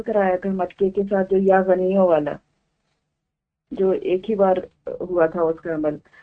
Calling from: United States; میں U S سے بات کر رہی ہوں

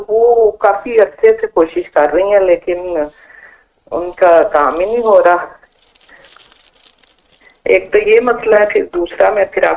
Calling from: Norway; میں جی یہاں ناروے سے بات کر رہی ہوں.

